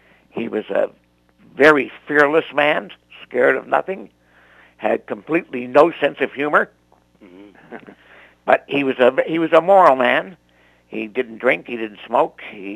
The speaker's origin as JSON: {"language": "English", "country": "Canada", "said": "Me being a Canadian, didn't have to worry about that."}